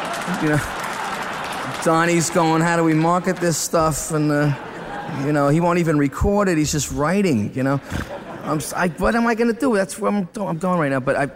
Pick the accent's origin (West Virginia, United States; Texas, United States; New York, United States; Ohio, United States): New York, United States; Levittown; Now, I grew up in Levittown, okay? Now, not exactly the epicenter of soul in America, you know?